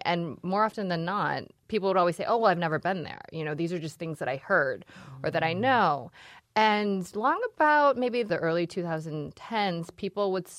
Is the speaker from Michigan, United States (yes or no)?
yes; Detroit, Michigan, United States; And during that decade, living outside of Michigan, whenever people would find out, you know, I was from Detroit, there was always this moment of pause.